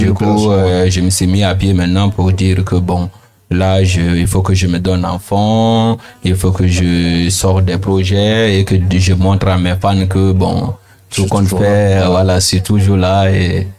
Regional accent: Guinea; now in Marseille, France; j'ai quitté la Guinée et arrivé en France, à Marseille.

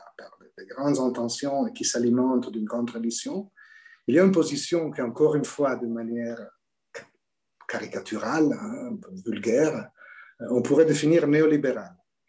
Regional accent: Italy; je viens d'Italie

